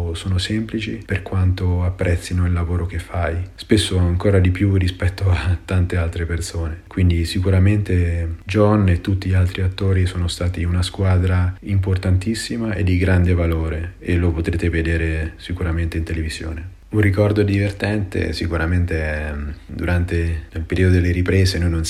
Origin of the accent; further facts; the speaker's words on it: Perugia, Umbria, Italy; E cosa ancora più importante, vengo da Perugia.